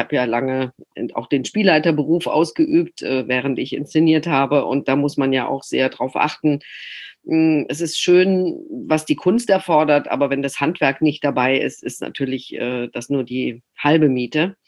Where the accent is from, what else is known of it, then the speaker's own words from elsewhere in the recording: Freiburg, Baden-Württemberg, Germany; accent: Badisch; aus Freiburg kommend spreche ich ja gebürtig Badisch.